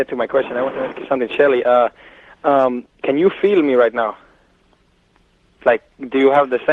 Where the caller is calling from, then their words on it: Mexico; Hello, I'm calling from Mexico.